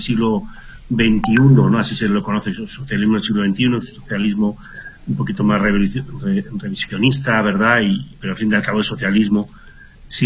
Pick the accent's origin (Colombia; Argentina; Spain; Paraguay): Spain; now in Mexico; Yo soy de España, ¿verdad? Que llevo 35 años aquí en México.